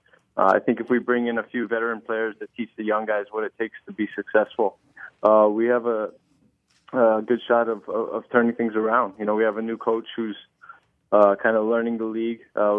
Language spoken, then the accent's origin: English; Hawaii, United States; now in Houston, United States; No, I love the city, and I grew up in Hawaii